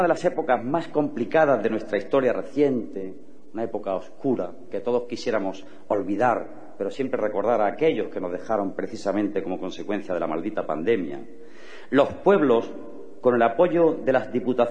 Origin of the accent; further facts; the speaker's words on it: Andalusia, Spain; Me siento orgulloso como andaluz de personas como vosotros y como vosotras.